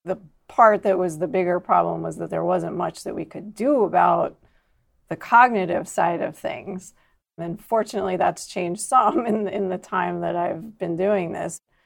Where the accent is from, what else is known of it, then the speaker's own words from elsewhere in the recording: Philadelphia, Pennsylvania, United States; I grew up in Philadelphia and I had very active grandparents.